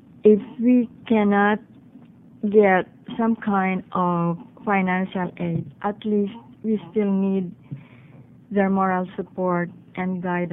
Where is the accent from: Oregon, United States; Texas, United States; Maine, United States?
Oregon, United States; Medford; English is a second language; I'm from Medford, and I'm an adult foster home provider.